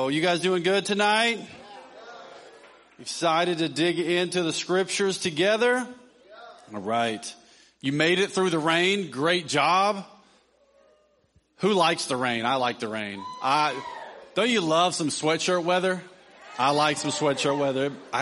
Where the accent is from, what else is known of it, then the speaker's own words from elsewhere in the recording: Tennessee, United States; She was born in Tennessee, my home state. Let's go. Love the South.